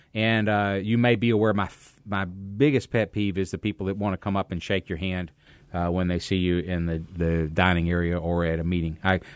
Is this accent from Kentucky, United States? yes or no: yes; Kentucky, United States; I'm from Kentucky, please forgive me.